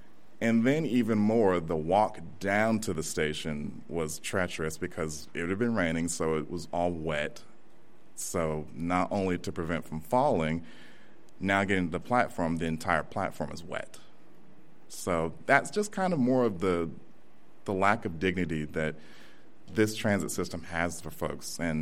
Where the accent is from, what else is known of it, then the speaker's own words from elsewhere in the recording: Georgia, United States; me growing up in South Georgia in a small town and, you know, always wanting to be in a big city